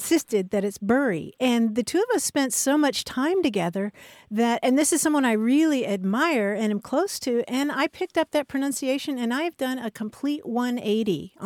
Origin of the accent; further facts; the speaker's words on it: Kentucky, United States; Mark, did you know I grew up in Kentucky?